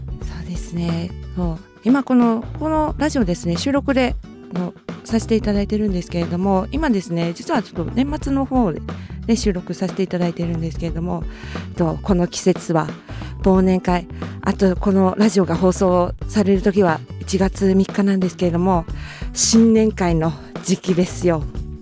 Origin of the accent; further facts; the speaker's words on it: Kumamoto, Japan; 私熊本出身なんですけれども、